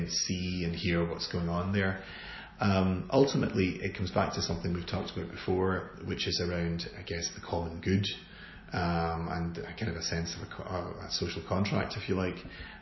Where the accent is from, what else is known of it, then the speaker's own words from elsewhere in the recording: Glasgow, Scotland, United Kingdom; I come from Glasgow